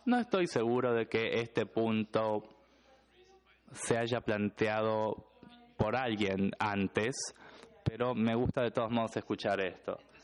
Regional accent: Argentina; soy de Argentina

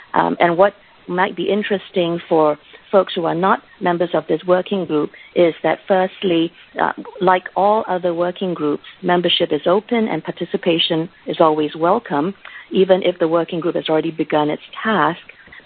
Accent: Singapore; I work out of the U.S. primarily, but I am from Singapore, and in fact, I'm speaking to you from Singapore

